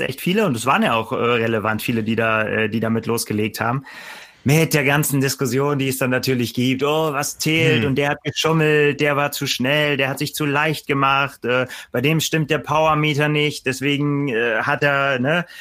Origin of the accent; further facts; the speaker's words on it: Northern Germany, Germany; ich komme hier aus dem Norden, bin gebürtiger Norddeutscher und war aber viele Jahre im Süden zum Arbeiten und bin dann wieder hochgekommen, als ich bei Triathlon angefangen habe, 2016.